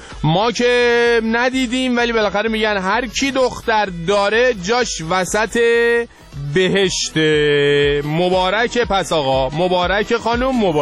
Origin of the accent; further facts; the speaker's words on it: Iran; ما ایرانیام که خب حتی وقتی زیرابی میریم خیلی خونگرمیم